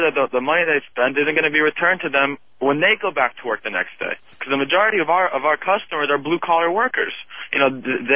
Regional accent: Israel; moved away; I came from Israel.

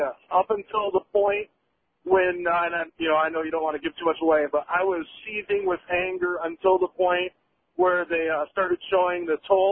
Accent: Grand Rapids, Michigan, United States; And yeah, I grew up in Grand Rapids, just down the road from Flint, so I've been a fan since Roger and me.

